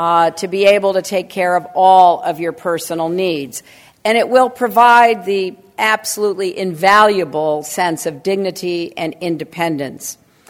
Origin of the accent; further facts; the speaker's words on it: Chicago, Illinois, United States; It may be because I'm from the Midwest. I was born in Chicago. I was raised in a suburb.